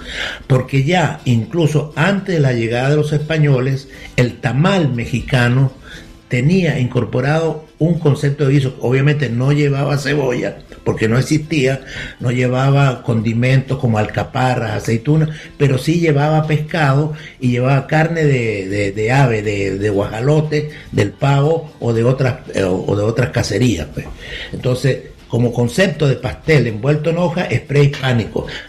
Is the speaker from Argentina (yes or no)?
no; Venezuela; Antes no éramos venezolanos, éramos provincia española